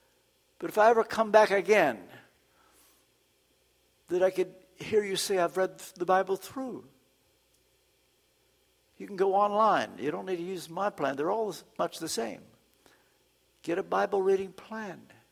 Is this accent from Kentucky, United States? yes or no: yes; Kentucky, United States; because I'm from Kentucky, you're going to give me a second chance.